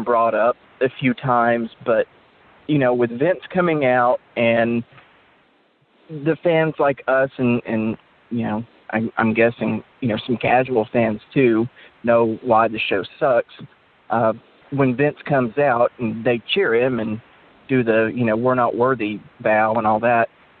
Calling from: Tennessee, United States; Hey, Jason. … from Tennessee.

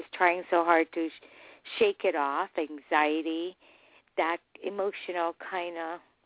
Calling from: Hawaii, United States; I'm calling from Hawaii.

